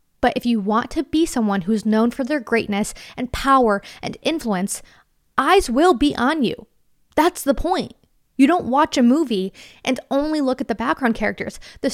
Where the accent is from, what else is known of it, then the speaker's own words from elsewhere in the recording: Connecticut, United States; I live in a pretty small town in Connecticut. I live right next to my hometown that I grew up in that's of bigger size, but it's all kind of meshed into one. It's very New England.